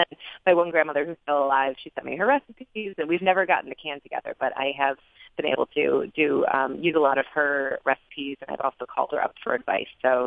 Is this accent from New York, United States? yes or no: yes; Fredonia, New York, United States; Well, I grew up in Western New York, and by that I mean like far Western New York, in a small rural town called Fredonia, south of Buffalo.